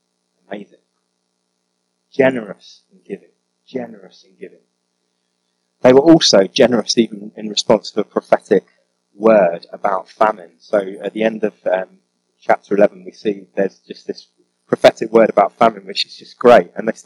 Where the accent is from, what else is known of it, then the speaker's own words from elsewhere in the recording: London, United Kingdom; now in North of England; I've got a bit of a chip on my shoulder for being a Londoner. I have, genuinely, being a Londoner in the north.